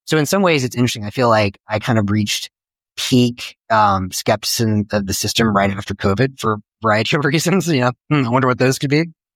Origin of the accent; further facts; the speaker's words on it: the South, United States; where I grew up also in the South and my parents were certainly more out there, more, let's say, hippie types